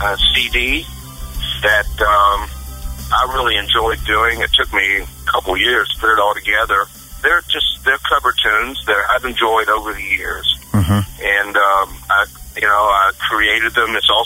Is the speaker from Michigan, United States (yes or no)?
no; West Virginia, United States; moved away; I was raised in West Virginia.